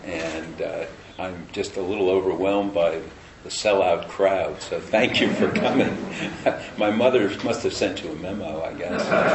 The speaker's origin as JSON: {"language": "English", "country": "United States", "said": "I can tell you, as an American, been coming here since the late 90s"}